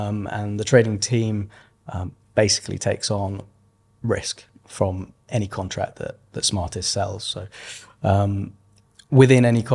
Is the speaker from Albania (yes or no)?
no; Birmingham, West Midlands, United Kingdom; now in London, United Kingdom; I'm based in London. I'm originally from Birmingham